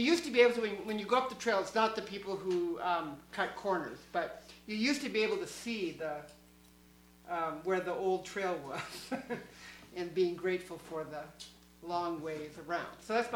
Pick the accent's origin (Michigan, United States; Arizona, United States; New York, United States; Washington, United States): Washington, United States; Seattle; I grew up in Seattle.